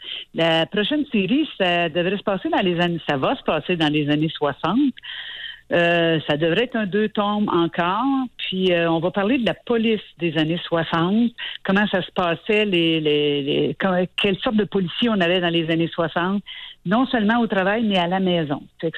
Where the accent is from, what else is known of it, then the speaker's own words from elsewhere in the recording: Sainte-Agathe-des-Monts, Quebec, Canada; moi, je suis originaire de Sainte-Agathe-des-Monts, une place que tu connais très bien.